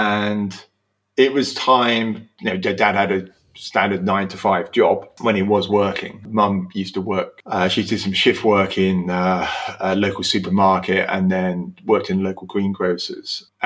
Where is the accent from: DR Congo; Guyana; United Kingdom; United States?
United Kingdom; Slough, South East England; born there; And you have to remember, I was born in Slough.